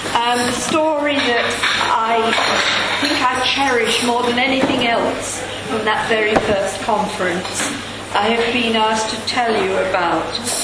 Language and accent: English; Burton-on-Trent, West Midlands, United Kingdom; What about me? I come from Burton-on-Trent." And actually, as far as singing teaching is concerned, Burton-on-Trent has sort of remained with me.